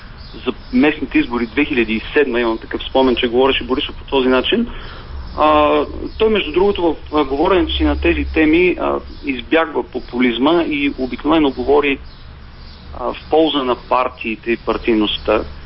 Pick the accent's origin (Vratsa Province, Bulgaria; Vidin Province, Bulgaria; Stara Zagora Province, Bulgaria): Stara Zagora Province, Bulgaria; Stara Zagora; В моя роден град Стара Загора има уникално своеволие